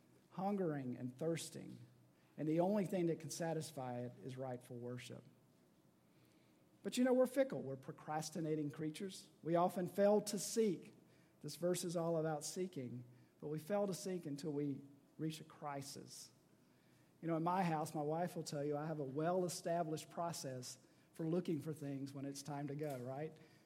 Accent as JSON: {"language": "English", "region": "Georgia", "country": "United States", "tie": "born or raised there", "said": "But you know, we North Georgia folks, we grew up in the Chattahoochee National Forest."}